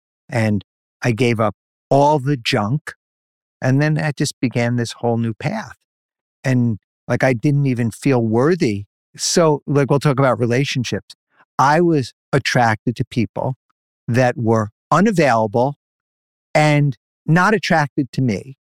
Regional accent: New York City, New York, United States; I grew up in New York City in the streets.

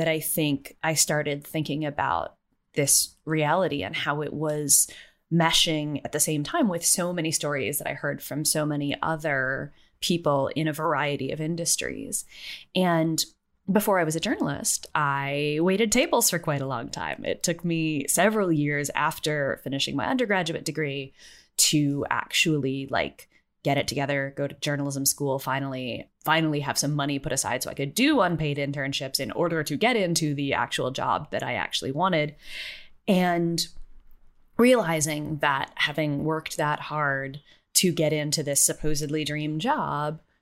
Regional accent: United States; I'm American, so most of my sort of background on this is American

